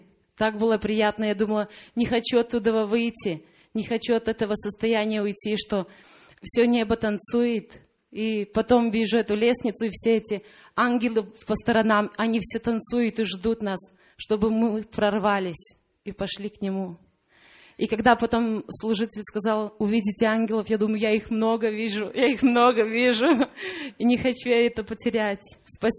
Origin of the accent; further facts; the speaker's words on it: Latvia; из Латвии.